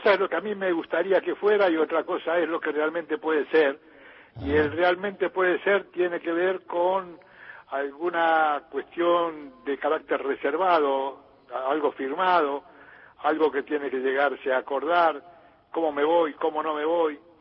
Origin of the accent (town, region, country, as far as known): Argentina